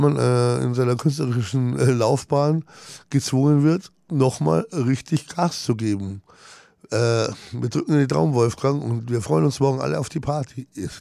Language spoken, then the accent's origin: German; Munich, Bavaria, Germany; habe meine Jugend in Haidhausen verbracht mit meinem besten Freund damals.